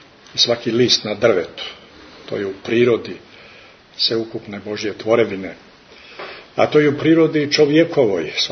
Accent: Montenegro; ja sam iz Crne Gore

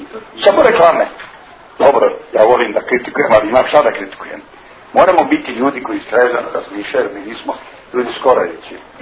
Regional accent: Serbia; Mi kao Srbi ne moramo da se busamo Srbima, Srbima, Srbi.

